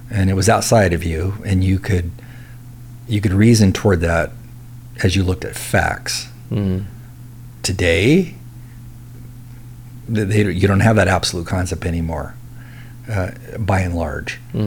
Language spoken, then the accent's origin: English; California, United States; What's impacting even mathematics, like in my home state of California?